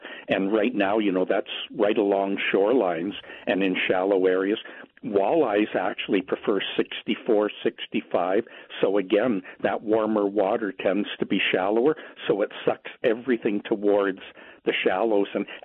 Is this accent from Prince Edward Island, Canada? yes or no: no; Haliburton, Ontario, Canada; I grew up in the Halliburtons, and they're nothing like that up here.